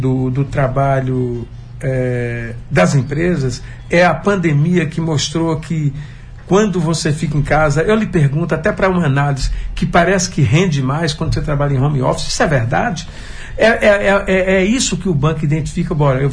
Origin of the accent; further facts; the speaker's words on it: Mortugaba, Bahia, Brazil; nós somos de Mortugaba, que é próxima de Condeúba.